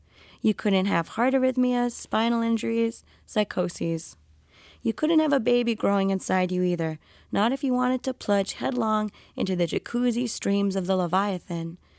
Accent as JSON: {"language": "English", "region": "Florida", "country": "United States", "tie": "born or raised there", "said": "Well, so I grew up in South Florida"}